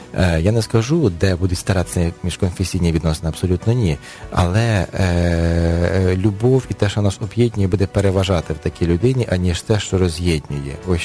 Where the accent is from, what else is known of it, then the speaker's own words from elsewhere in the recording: Western Ukraine, Ukraine; я є сам родом з Західної України, і в нас завжди вірили в Бога.